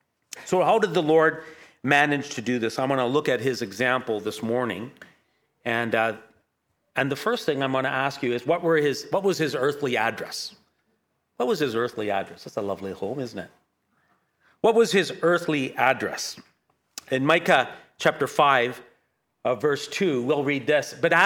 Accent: London, United Kingdom; born there; I was born in Here's my address, born. 8 Natal Road, if my dad is correct, London, England.

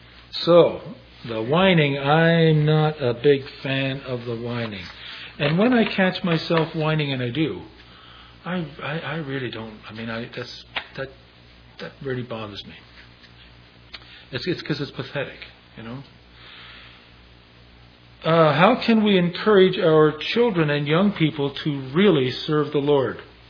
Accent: Toronto, Ontario, Canada; My parents were separated when I was 3 months old. I was raised in Toronto by my mother, though my father was alive until I was 13.

